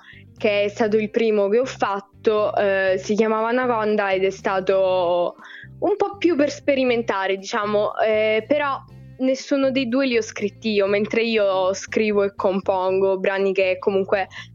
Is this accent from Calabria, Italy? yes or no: no; Milazzo, Sicily, Italy; Io sono della Sicilia, a Milazzo, provincia di Messina.